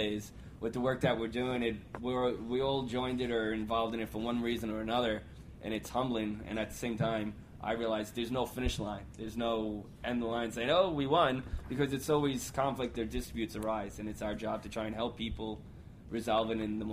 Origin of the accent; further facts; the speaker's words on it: New York, United States; And again, I'm from New York. I've traveled a lot. I know I speak really fast.